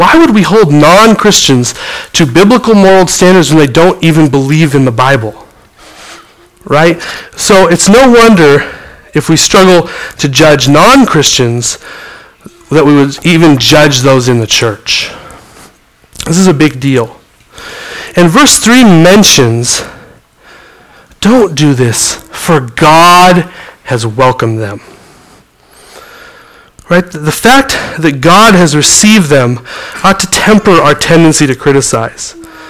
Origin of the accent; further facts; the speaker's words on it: Montana, United States; I grew up in Montana, and the gay pride parade came right below my house every year.